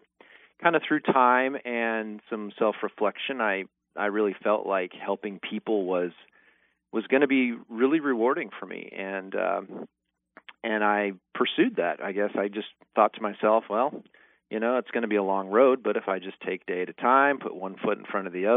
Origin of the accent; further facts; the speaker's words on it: Nebraska, United States; So I actually grew up in northeast Nebraska. I'm a Cornhusker by heart, I guess.